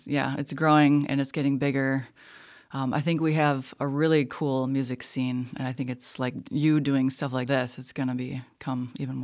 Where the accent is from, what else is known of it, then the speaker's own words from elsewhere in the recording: Muskegon, Michigan, United States; also born or lived in Caribbean; I grew up in Muskegon, and I was born here. I moved away on around 2004, and then I moved back around 2015